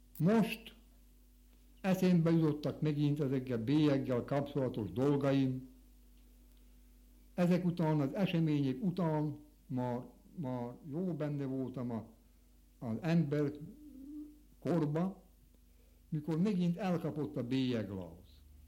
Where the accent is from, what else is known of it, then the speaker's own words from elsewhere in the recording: Nógrád, Hungary; accent: Nógrád dialect; Persze, én, mint nógrádi ember, a mi tájszólásunkot tartottam a szebb magyar kifejezésnek, mint az ipoly környékén.